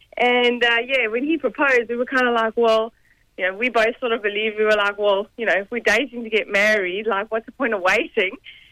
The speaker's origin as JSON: {"language": "English", "country": "South Africa", "said": "I'm South African, if you couldn't hear from that."}